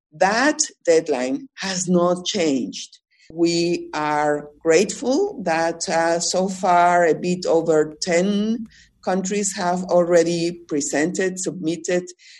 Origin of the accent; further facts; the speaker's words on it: Mexico; My home country, Mexico, is a very vulnerable country to climate change.